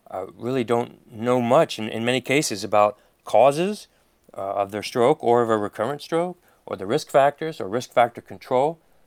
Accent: Philadelphia, Pennsylvania, United States; But, I grew up in Philadelphia. I love it there.

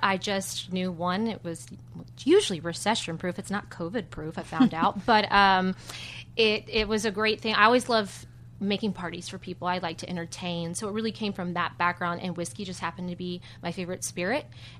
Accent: Pensacola, Florida, United States; I'm born and raised in Pensacola. Yes.

